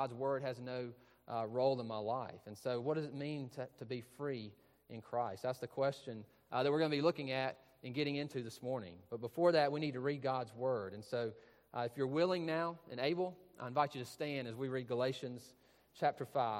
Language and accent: English; Louisville, Georgia, United States; So I'm from Georgia. I grew up in Louisville, Georgia, a couple hours from here between the Warner Robins area and Augusta.